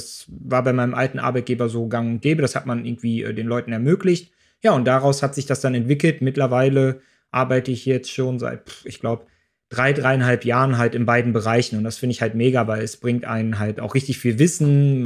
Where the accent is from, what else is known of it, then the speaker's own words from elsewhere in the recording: Dortmund, North Rhine-Westphalia, Germany; Ich bin in Dortmund groß geworden